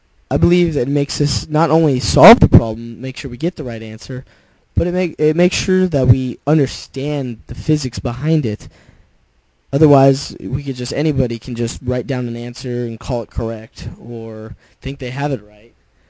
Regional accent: Sonoma, California, United States; I'm from Sonoma, California, which is probably about 45 minutes north of San Francisco, next to Napa. It's in the wine country, the real wine country, that is, anyway.

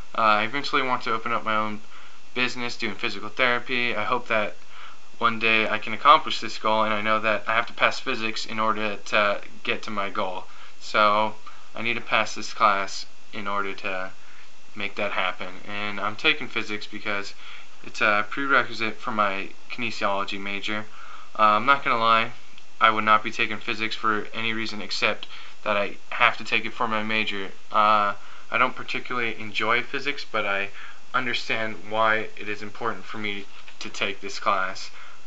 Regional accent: Sylmar, California, United States; I grew up in Sylmar in San Fernando Valley, which wasn't the best place to grow up because of all the gangs and crimes that happened there

